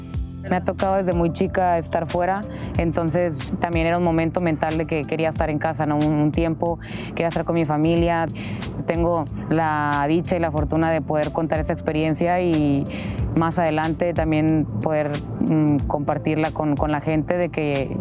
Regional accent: Mexico; qué padre poder debutar en mi país como profesional, tener una fecha marcada que a mí me recordara toda la vida que fue en México

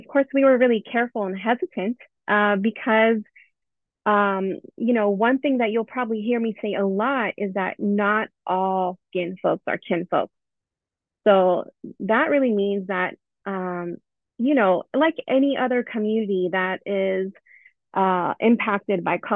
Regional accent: California, United States; and, you know, I was from the Bay Area, and I was like, let me just be that little train that could.

